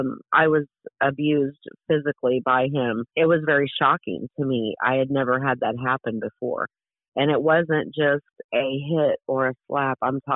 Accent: Kansas City, Missouri, United States; I'm from Kansas City, Missouri. I am 59 years old.

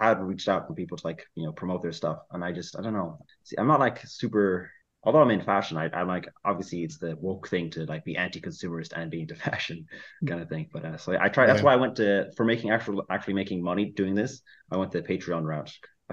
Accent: Ireland; born there; because I was born in Ireland.

